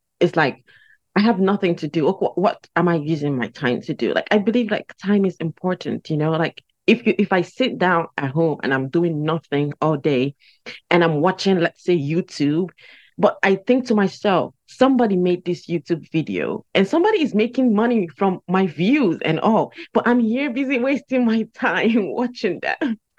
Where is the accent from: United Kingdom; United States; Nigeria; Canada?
Nigeria; now in Dubai, United Arab Emirates; I came from Nigeria all the way to Dubai here